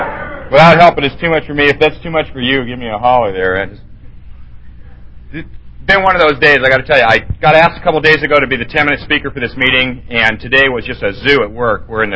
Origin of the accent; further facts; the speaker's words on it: Venice, California, United States; I grew up in Venice. That's where I did my time in the late 60s. It was a good place to be if you were my age and nuts.